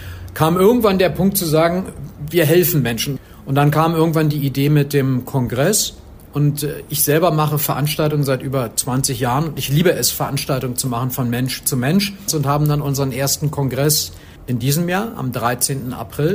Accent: Berlin, Germany; und ich bin ursprünglich aus Berlin.

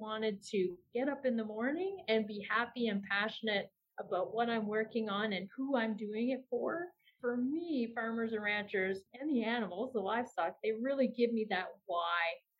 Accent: the Maritimes, Canada; moved away as an adult; now in Calgary, Canada; I was originally from the Maritimes, but I've lived in Calgary most of my adult life and lived in the city.

